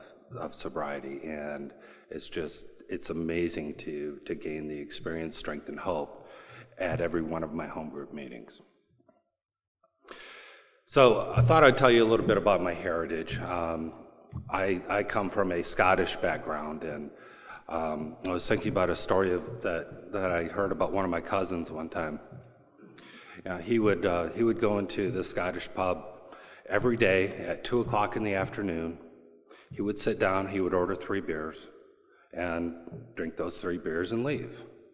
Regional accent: Atlanta, Georgia, United States; I'm from Atlanta. My home group is the Lowburn Third Tradition Group in Lowburn, Georgia.

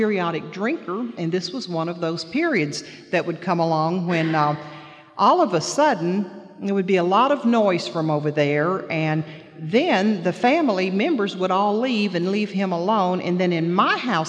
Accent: Little Rock, Arkansas, United States; born there; I would like to tell you that I was born in Little Rock, Arkansas, and I was born into a family that wanted a child very much.

